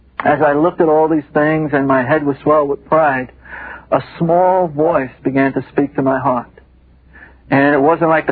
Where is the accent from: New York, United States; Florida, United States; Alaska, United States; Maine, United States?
New York, United States; And when he saw me and heard my accent, he knew I was from New York